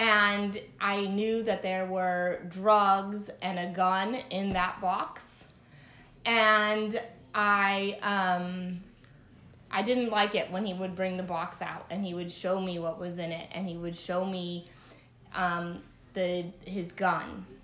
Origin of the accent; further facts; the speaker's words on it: Santa Clara, California, United States; And for the first 5 years of my life, I grew up in the Bay Area around Santa Clara.